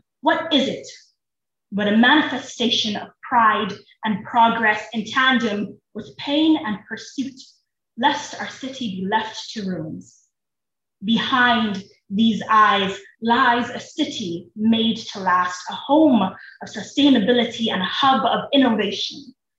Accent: South Africa; I grew up in South Africa, so we use British English

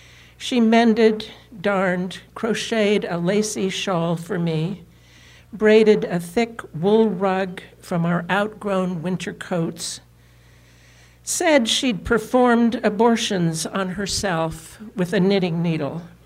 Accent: Utah, United States; my mother, and growing up in the Wasatch Mountains of South Central Utah, which was a remarkable place to grow up.

